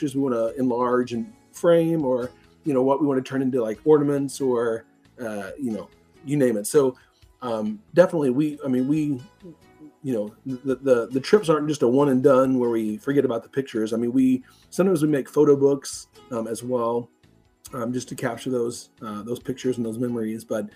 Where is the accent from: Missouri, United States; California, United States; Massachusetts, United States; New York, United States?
Missouri, United States; it was just crazy in December thinking I'm from Missouri and this doesn't happen, where we're at.